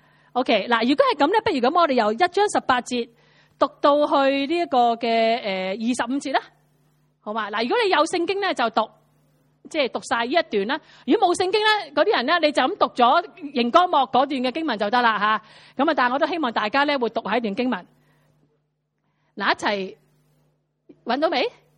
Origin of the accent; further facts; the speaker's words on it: China; 我谂我系中国人，